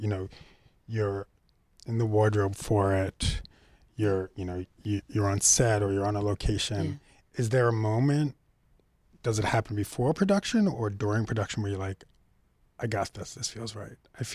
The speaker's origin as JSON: {"language": "English", "region": "New York", "country": "United States", "said": "I'm a kid from Broadway, like from New York. So I went to a lot of Broadway shows."}